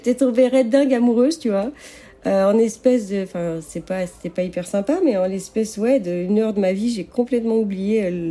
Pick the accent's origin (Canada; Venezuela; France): France; Rennes, Brittany; now in Las Vegas, United States; j'ai 40 ans, j'habite à Las Vegas. À l'origine, je suis de Bretagne, de Rennes.